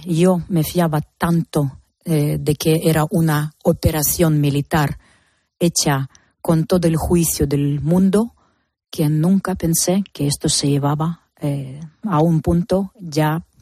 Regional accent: Mariupol, Donetsk Oblast, Ukraine; tengo que acudir para rescatar a mis papás, que se encuentran en Mariupol, en mi ciudad natal

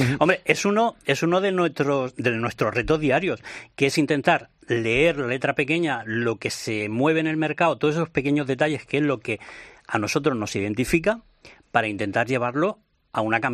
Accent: Castilla-La Mancha, Spain; Ponemos que somos de Jin. Y de un país de cuyo nombre sí queremos acordarnos, que es España, lógicamente.

